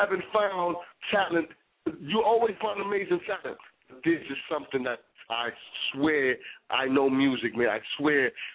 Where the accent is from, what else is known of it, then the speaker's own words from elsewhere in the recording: New York City, New York, United States; being raised in Manhattan, too, you know, we're from the same place. You know, I'm from New York City, born and raised. That alone is a musical place.